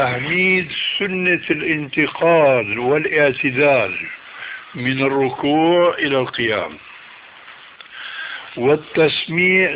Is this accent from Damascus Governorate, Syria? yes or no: yes; Damascus, Damascus Governorate, Syria; إماما عندنا في دمشق